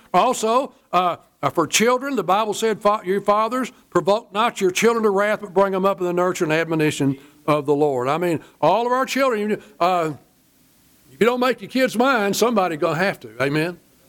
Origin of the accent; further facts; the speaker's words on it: Cleburne, Texas, United States; One time when I was as a kid growing up in Cleburne, Old Calvary Baptist, it was up about a junior high.